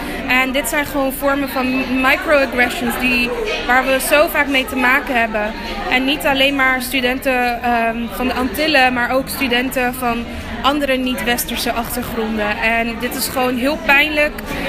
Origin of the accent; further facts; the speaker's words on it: Bonaire, Caribbean Netherlands; ik ben zelf geboren en getogen op Bonaire. En aan de vier jaar die ik hier al studeer, merkte ik altijd dat ik het enige zwarte meisje was.